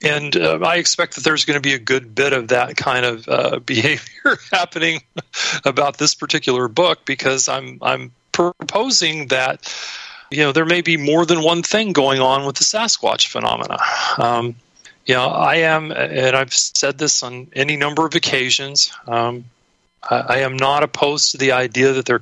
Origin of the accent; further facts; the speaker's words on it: San Antonio, Texas, United States; my hometown of San Antonio, Texas, now has apparently a what they call Bigfoot research organization there, because there have been some sightings in that area. Now, I grew up in that area.